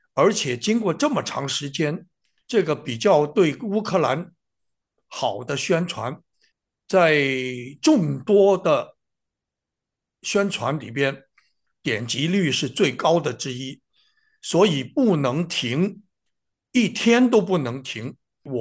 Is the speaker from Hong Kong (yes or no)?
no; United States; 知道我是美国来的志愿者